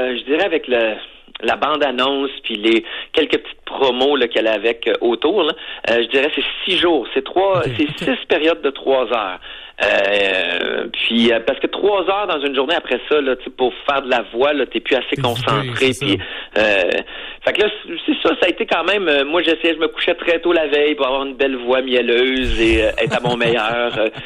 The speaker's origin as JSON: {"language": "French", "region": "Quebec", "country": "Canada", "accent": "Quebec French", "said": "mais j'ai mon accent là, de, tu sais, quand même québécois."}